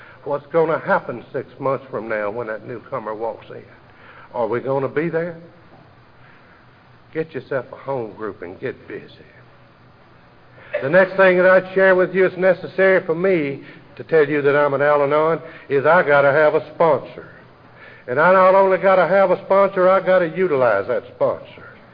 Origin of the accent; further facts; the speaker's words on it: Hueytown, Alabama, United States; when I introduced myself to you, I told you that I was from Hueytown, and I am. I live in Hueytown